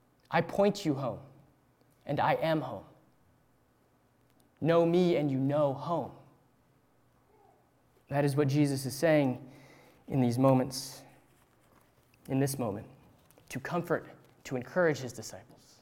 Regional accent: Roseville, California, United States; my family and I, we moved up from Southern California to Northern California when I was about in fifth grade. And so my siblings and I, about the first or second day that we had moved to this new house in Roseville

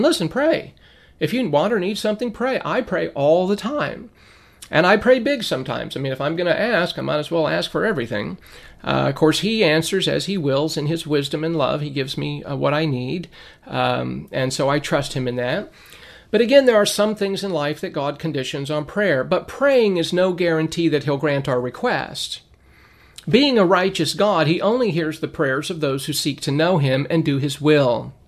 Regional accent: Lancaster, California, United States; And when I was a little boy growing up in Lancaster, California, back in the 70s, that was a long time ago

